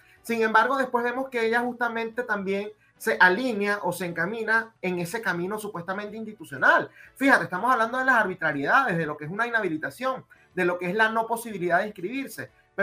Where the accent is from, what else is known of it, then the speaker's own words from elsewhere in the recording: Venezuela; así como nosotros, evidentemente, como venezolanos, le prestamos atención a lo que sucede en Venezuela políticamente